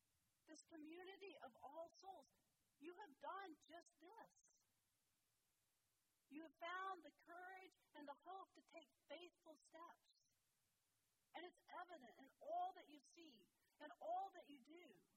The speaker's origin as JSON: {"language": "English", "town": "Sonoma", "region": "California", "country": "United States", "said": "because I'm from Sonoma"}